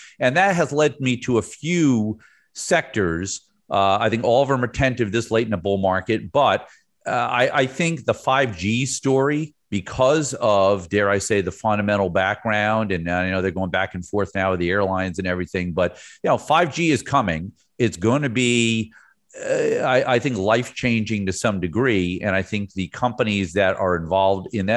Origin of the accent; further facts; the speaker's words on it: New Jersey, United States; now in Florida, United States; because I live in the Sunshine State of Florida and I grew up in the Garden State of New Jersey.